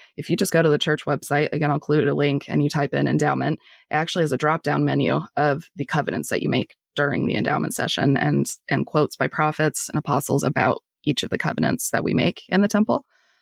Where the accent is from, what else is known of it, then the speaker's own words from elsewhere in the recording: Colorado, United States; I'm from Colorado, so I prefer that to be the not lone and dreary world